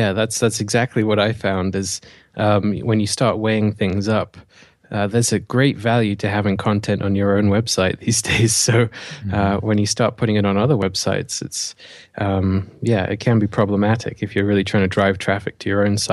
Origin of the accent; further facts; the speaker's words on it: England, United Kingdom; moved away as an adult; now in Canada; I'm originally from England, grew up there and did all my education over there. And shortly after I'd finished that, I moved out to Canada. So I have this bit of a mix of an accent going on now that a lot of people find hard to place.